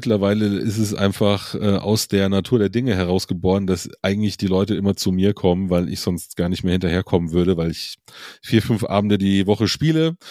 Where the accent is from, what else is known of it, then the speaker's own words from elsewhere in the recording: Munich, Bavaria, Germany; Ich komme ja aus München halt, habe da auch 22 Jahre gewohnt, bin da aufgewachsen, groß geworden